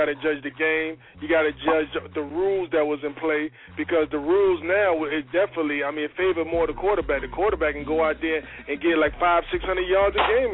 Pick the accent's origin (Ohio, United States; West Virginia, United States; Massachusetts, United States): Massachusetts, United States; Boston; Because I'm a Bostonian and I say the Patriots